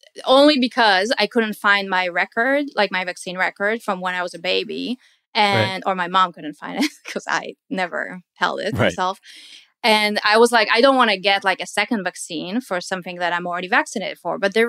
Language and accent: English; Israel; now in United States; like I come from Israel is pretty big on vaccines and I still had to do a bunch of vaccines.